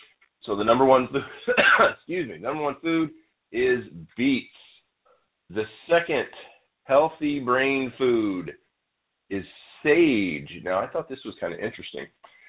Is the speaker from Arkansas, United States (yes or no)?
yes; Arkansas, United States; I grew up out in Arkansas in the South, and I used to go fishing with my dad all the time